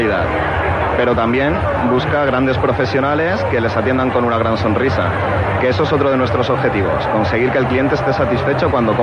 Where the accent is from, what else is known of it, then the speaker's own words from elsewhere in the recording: Alicante, Valencian Community, Spain; Soy alicantino